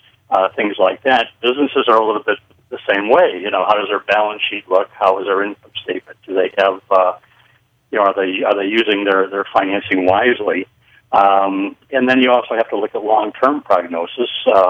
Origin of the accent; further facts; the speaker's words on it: Ireland; Well, the nice thing about being Irish is that you can talk for a while on a moment's notice.